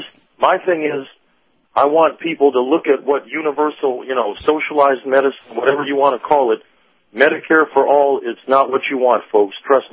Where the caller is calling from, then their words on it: Clearwater, Florida, United States; Hey, Captain, Professor … in Clearwater.